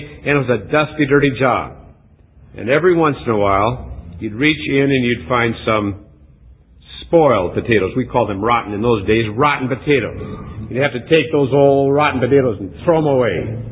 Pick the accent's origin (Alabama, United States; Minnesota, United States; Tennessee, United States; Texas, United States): Minnesota, United States; Hinckley; When I was a small boy growing up in Hinckley, Minnesota, my dad had a hardware store. And I grew up in that hardware store.